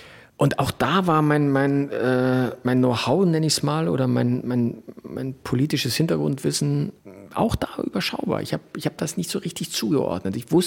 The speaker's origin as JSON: {"language": "German", "region": "Bavaria", "country": "Germany", "tie": "born or raised there", "said": "als gebürtiger Bayer nur ein sehr überschaubares, nicht nur Verhältnis, sondern auch Wissen über die DDR."}